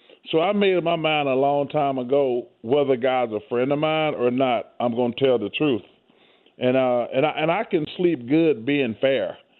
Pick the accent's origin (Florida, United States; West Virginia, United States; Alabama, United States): Alabama, United States; Listen, man, I'm from Alabama. Yeah. We've been flip-flopping with Mississippi for the fattest state for the last 32 years.